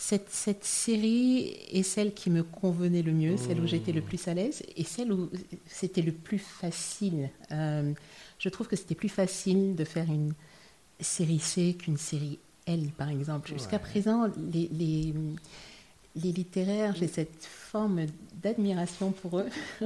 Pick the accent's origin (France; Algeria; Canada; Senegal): Senegal; Dakar; Alors, je suis née, j'ai grandi à Dakar.